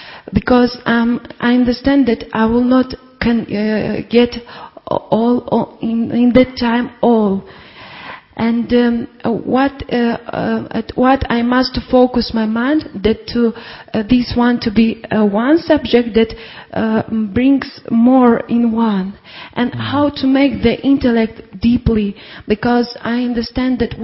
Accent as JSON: {"language": "English", "country": "Moldova", "second_language": "English", "said": "I'm from Moldova, I'm first time, and I have a question."}